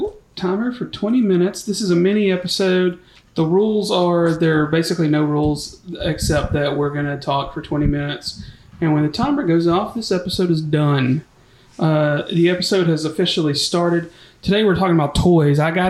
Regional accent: Florence, Alabama, United States; So I made a trek to my hometown of Florence, Alabama last night for something.

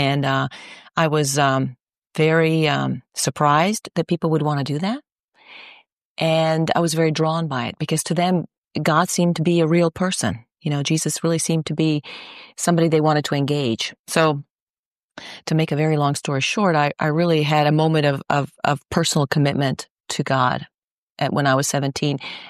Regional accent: Rome, Lazio, Italy; I grew up in Italy. I grew up in Rome, right in the lap of the Vatican, as you might say.

